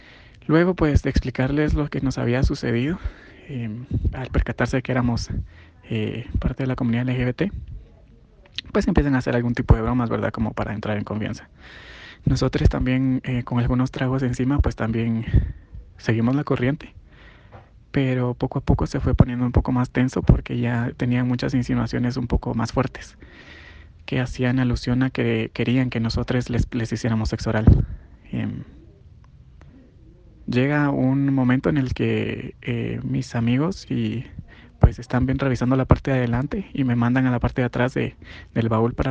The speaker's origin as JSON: {"language": "Spanish", "region": "Huehuetenango", "country": "Guatemala", "said": "tengo 27 años y soy queer de Huehuetenango. Soy parte de la región noroccidente"}